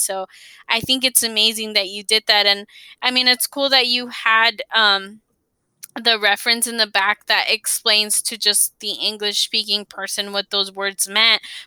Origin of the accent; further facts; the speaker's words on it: United States; born there; simply the fact that I'm Mexican American and born here, but my kids will have more opportunities obviously than I have